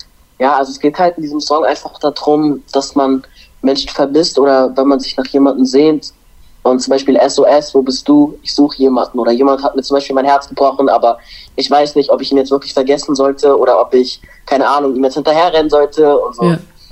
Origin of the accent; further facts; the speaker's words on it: Mainz, Rhineland-Palatinate, Germany; also aus dem Bezirk, wo ich herkomme, also Mainz, aus Wiesbaden